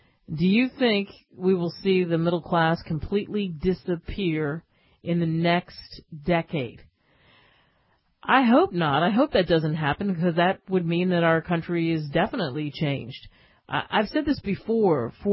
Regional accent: United States; I like being an American. I love being an American.

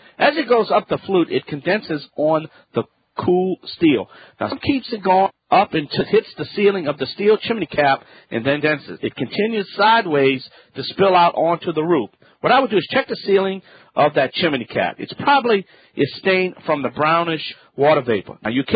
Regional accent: Louisiana, United States

